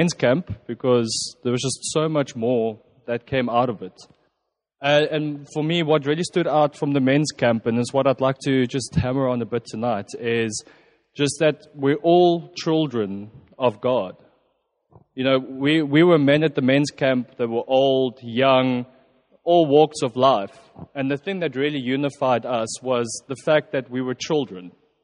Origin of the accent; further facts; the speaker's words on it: Pretoria, Gauteng, South Africa; So some of you that might not know, I am from Pretoria.